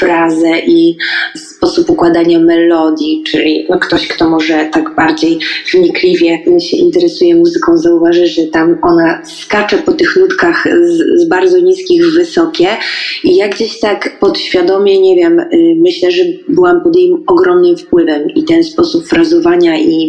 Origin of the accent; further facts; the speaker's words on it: Piotrków Trybunalski, Łódź Voivodeship, Poland; kiedy no właśnie wychowywałam się w Piotrkowie Trybunalskim, chodziłam sobie do szkoły